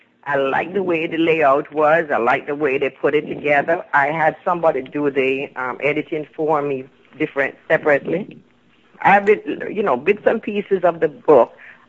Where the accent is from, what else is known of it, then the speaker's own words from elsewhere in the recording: Tyler, Texas, United States; born there; now in California, United States; You know, I was born in Tyler, Texas. And I left there in 19...